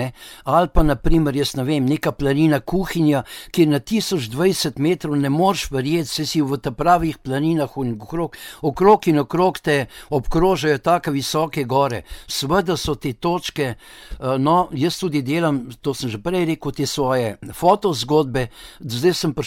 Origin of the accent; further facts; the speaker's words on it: Canada; Ne, jaz sem pa iz Kanade.